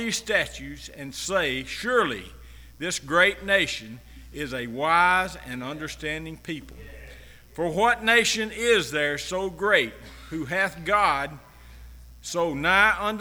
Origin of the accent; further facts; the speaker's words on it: Alabama, United States; born there; I was born on Sand Mountain. Right off the road, up I-75 here. And my grandmother taught me about Jesus.